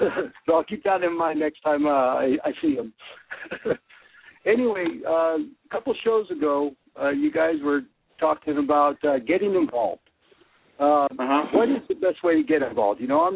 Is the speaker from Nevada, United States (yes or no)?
no; Long Beach, California, United States; I'm from Long Beach, California, just a little bit north of you there.